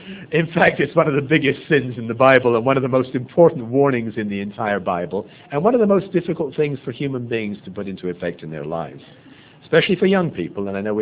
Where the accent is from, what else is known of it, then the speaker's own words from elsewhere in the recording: London, United Kingdom; I'm from London, England, and I like to go back and visit family once a year.